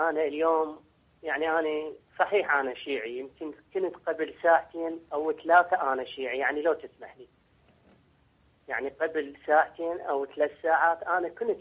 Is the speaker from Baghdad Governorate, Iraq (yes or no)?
yes; Baghdad, Baghdad Governorate, Iraq; أنا من بغداد